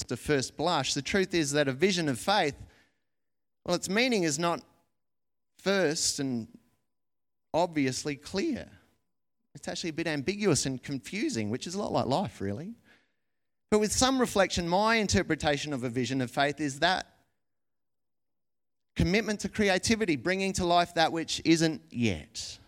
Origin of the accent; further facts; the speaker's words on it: Australia; sort of go hand in hand with us being Australian, I think, to some degree. And Aussies are somewhat reluctant to toot their own horns